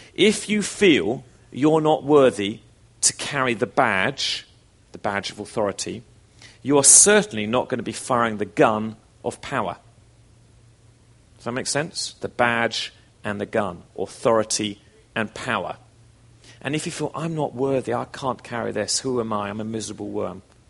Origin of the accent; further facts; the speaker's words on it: England, United Kingdom; This is from when I grew up in England.